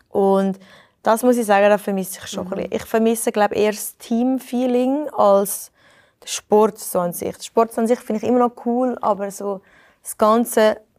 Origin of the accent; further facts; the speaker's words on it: Switzerland; aber ich bin eine Schweizerin und rede nicht über Geld.